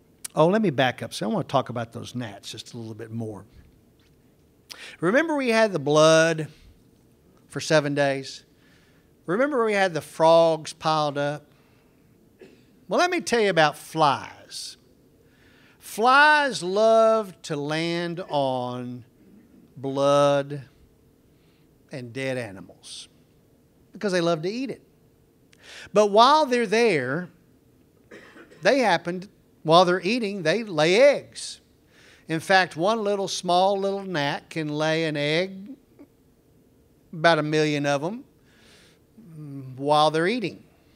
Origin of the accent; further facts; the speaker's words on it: Waxahachie, Texas, United States; in my hometown of Waxahachie, there wasn't much to do.